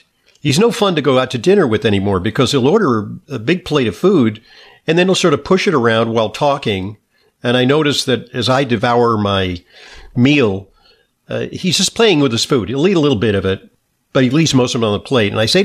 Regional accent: New York City, New York, United States; So in terms of live radio, we went dark for over a decade in my hometown of New York City.

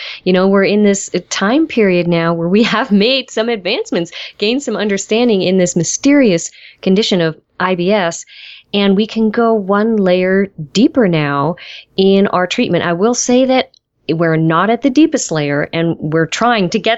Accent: Portland, Oregon, United States; we have a lot of my hometown, I'm from Portland, Oregon, colleagues

